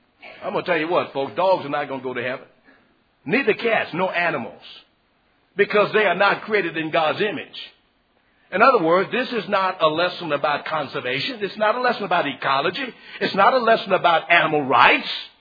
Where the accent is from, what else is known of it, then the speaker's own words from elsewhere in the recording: Louisiana, United States; I know this is especially true with reference to Louisiana. I'm from Louisiana myself